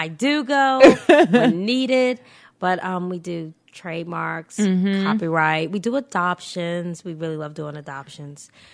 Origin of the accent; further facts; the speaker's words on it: Albany, Georgia, United States; because I'm from Albany. And let me, I'm going to say Albany. I'm from Albany. I don't say it right, because my mom's from Rhode Island. I have this accent.